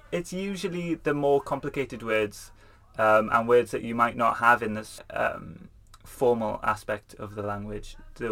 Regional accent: Wales, United Kingdom; first language Welsh; English is a second language; I spoke it at home. I didn't speak English for a few years as I was growing up, and learnt Welsh quite naturally with my parents and my grandparents.

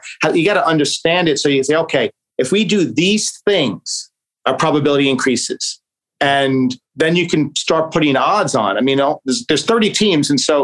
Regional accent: Staten Island, New York, United States; I grew up in Staten Island, like I said, all my uncles and grandfather and everyone like into horses.

